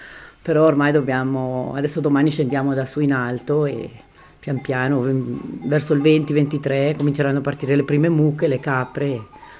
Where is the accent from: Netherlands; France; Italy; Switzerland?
Switzerland; Fusio, Ticino; Allora, io sono nata e cresciuta a Fusio, figlia di un contadino.